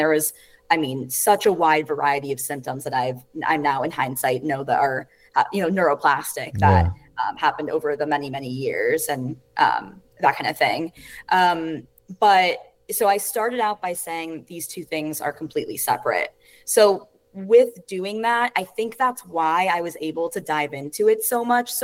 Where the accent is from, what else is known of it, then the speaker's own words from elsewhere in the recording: Potomac, Maryland, United States; now in Tampa, United States; Yeah, so I live in Tampa now. I'm originally from Potomac, Maryland, which is essentially Washington, D.C. suburbs. And I'm 29, and I grew up, like I said, I grew up in Potomac and ended up coming down to Tampa for college